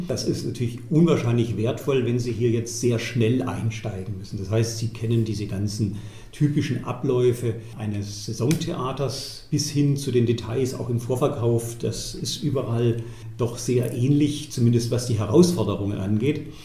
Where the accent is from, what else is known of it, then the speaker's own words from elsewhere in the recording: Heidenheim, Baden-Württemberg, Germany; born there; in meiner Zeit in Heidenheim, also meiner Geburtsstadt.